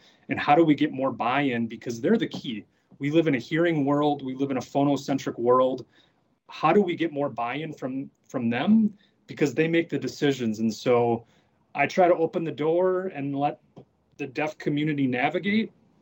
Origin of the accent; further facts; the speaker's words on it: United States; first language American Sign Language; And then there are quotas with children of deaf adults, which I am, and my first language being American Sign Language.